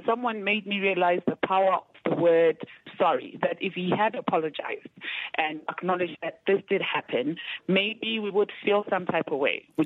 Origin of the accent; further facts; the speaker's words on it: Matabeleland, Zimbabwe; because I'm from Matabeleland area